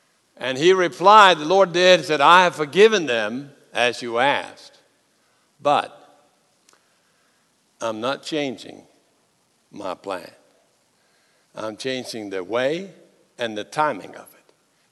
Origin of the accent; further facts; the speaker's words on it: Denmark; As Søren Kierkegaard, the philosopher from my home country, said